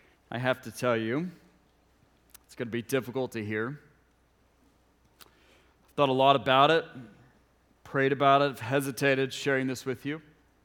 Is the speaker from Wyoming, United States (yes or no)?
no; Ponca City, Oklahoma, United States; I was like, no, I grew up in Ponca City.